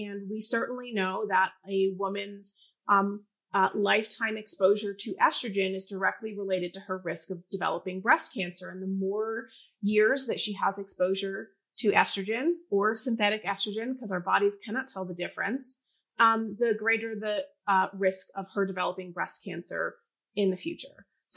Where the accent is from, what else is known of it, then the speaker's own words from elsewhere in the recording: New England, United States; So I think I'm from New England, so I always think of analogies like in the fall when you're trying to rake leaves